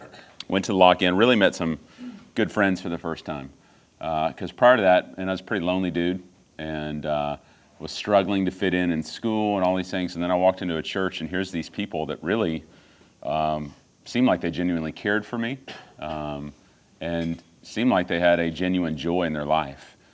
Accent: Dallas, Texas, United States; moved back to where she was from, which was the Dallas area in Texas. And so I grew up in North Dallas and grew up in a non-believing home.

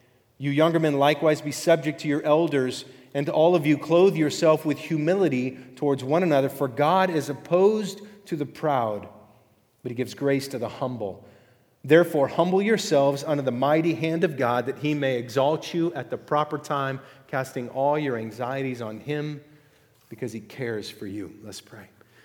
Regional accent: Clovis, California, United States; I don't know how many of you live in your hometown or the town you grew up in, but I'm from Clovis. I went to the rodeo, all right? I raised some cows.

